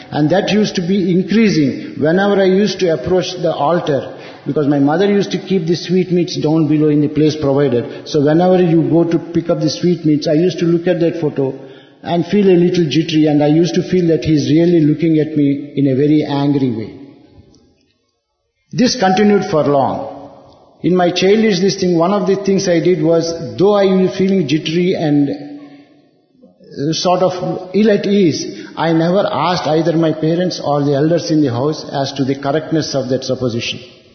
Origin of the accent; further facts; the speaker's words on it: Guntur, Andhra Pradesh, India; I grew up in Guntur. It's a place in coastal Andhra.